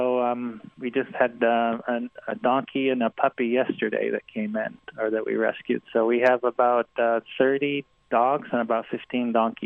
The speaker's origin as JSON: {"language": "English", "country": "Palestine", "tie": "born or raised there", "moved": "as an adult", "lives_now": "United States", "said": "I'm actually from there. I'm from Palestine. I was born in Palestine. And then I came to America for college."}